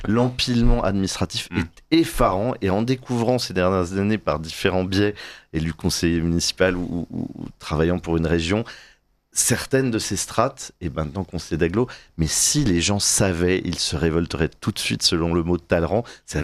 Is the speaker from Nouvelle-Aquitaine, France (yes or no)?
yes; Nouvelle-Aquitaine, France; Je suis néo-aquitain, bien sûr.